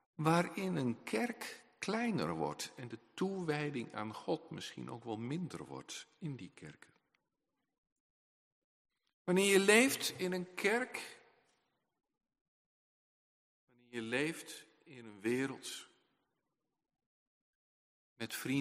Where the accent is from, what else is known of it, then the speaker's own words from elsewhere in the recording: Groningen, Netherlands; Ik ben een Groninger